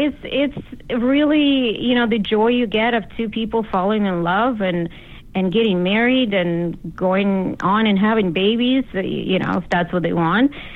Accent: Russia; now in United States; No, well, I'm originally from Russia, which was, well, when it was Soviet Union.

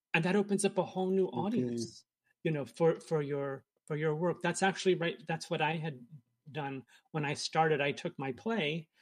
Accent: New Jersey, United States; I'm from New Jersey.

